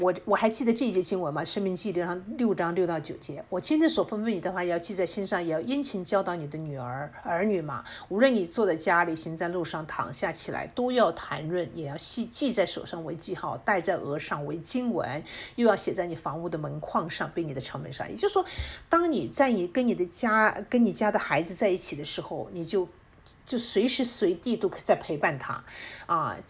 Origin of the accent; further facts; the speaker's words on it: China; 这是我们在中国，我们中国人的观念里面呢，就是非常严重的一个错。